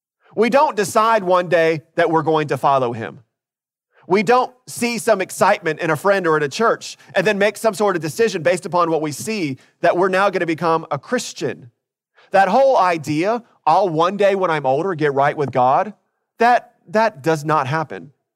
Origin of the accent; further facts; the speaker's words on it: Orlando, Florida, United States; Growing up in Orlando, we didn't have a lot of professional sports teams to follow.